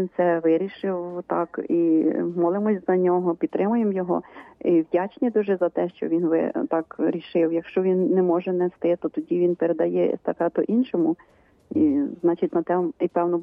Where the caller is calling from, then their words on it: Khmelnytskyi Oblast, Ukraine; Слава навіки Богу … парафія Святого Миколая, Дунаєвеччина.